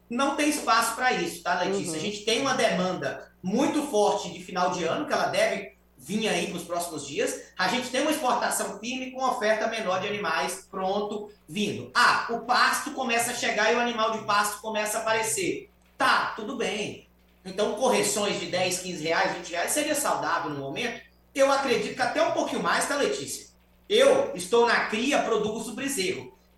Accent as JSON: {"language": "Portuguese", "town": "Eunápolis", "region": "Bahia", "country": "Brazil", "tie": "born or raised there", "also_born_or_lived": "São Paulo", "said": "eu não sou paraense de registro, eu sou paulista de registro, uma mistura de baianos com mineiro, que eu fui criado ali pelo meu avô, lá na Bahia, em Eunápolis."}